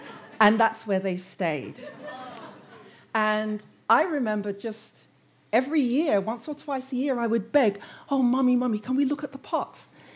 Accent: London, United Kingdom; I was about 3 years old, growing up in London. My parents emigrated from Jamaica to England before I was born, and there was never enough money.

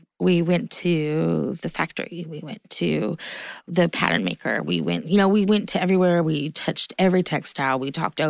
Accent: the South, United States; Like, I'm a Southerner too.

